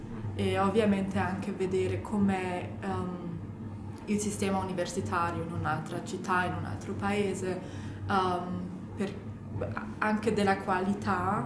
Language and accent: Italian; Bad Dürkheim, Rhineland-Palatinate, Germany; Italian is a second language; now in Milan, Italy; sono di Bad Dürkheim, che è vicino a Heidelberg, la città dove studio anche, e anche Mannheim, quindi Bad Dürkheim sono tipo 45 km di Heidelberg.